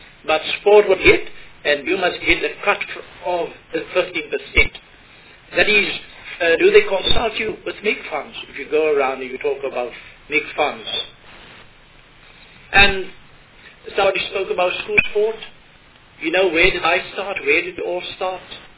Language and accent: English; Eastern Cape, South Africa; we, you know, we're from the Eastern Cape. And that is why I'm so passionate about it.